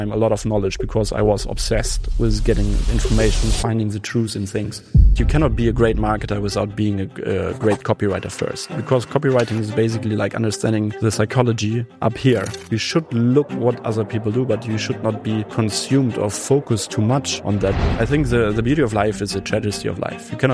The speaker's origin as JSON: {"language": "English", "region": "North Germany", "country": "Germany", "tie": "born or raised there", "said": "In north of Germany, near Hamburg."}